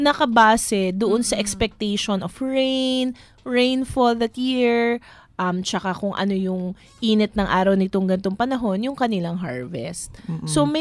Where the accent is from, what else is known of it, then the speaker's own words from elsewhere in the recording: Malabon, Metro Manila, Philippines; ay, ina-expect mo naman, taga-Malabon kami